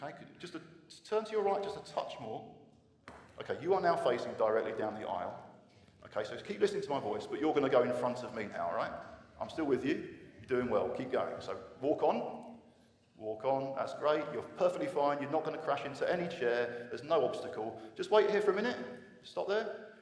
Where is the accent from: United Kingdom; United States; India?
United Kingdom; sometimes maybe as a Brit we can be a bit like this.